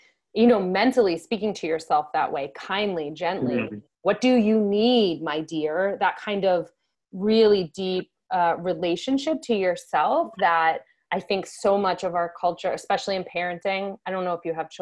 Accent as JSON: {"language": "English", "region": "Connecticut", "country": "United States", "said": "Yeah, I mean, I'm from Connecticut, and you know, in Judaism, there's so much around this is around intelligence and intellect and academia"}